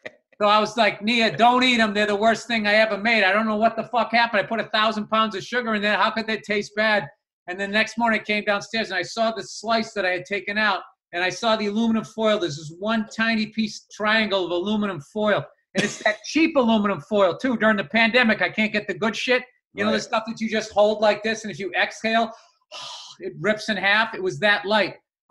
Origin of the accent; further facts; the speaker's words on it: East Coast, United States; I always found New York, maybe because I grew up on the East Coast, I just found it way easier because you could sort of escape the business.